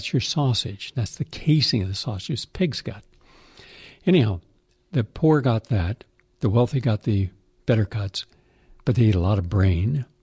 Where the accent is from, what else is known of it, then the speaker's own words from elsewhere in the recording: the South, United States; Now, in the South, I come from the South. My family's from North Carolina and Kentucky and Virginia. That's where both my mom and dad's family grew up.